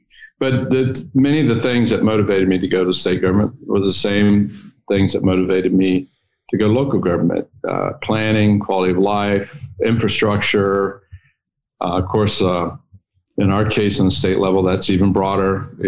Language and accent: English; West Eau Gallie, Florida, United States; as a kid growing up in Brevard County, Florida, in O'Galley, Florida, West O'Galley, in the country